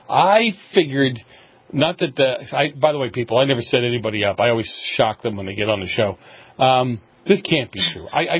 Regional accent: Boston, Massachusetts, United States; Well, I grew up in Boston, so it's just kind of like whatever.

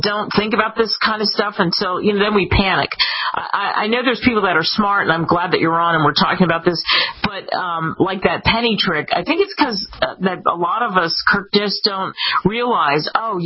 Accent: Northeast, United States; Well, growing up in the Northeast, I certainly know what this is like.

